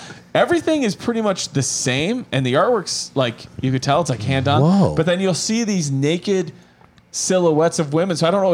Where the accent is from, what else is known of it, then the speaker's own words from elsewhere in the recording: Rochelle, Illinois, United States; ending on November 19th in my hometown of Rochelle, Illinois.